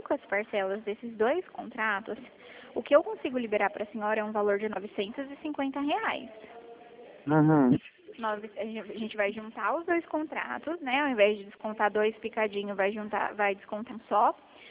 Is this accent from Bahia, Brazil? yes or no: no; Dourados, Mato Grosso do Sul, Brazil; eu sou aqui de Dourados, é Mato Grosso do Sul também, bem pertinho.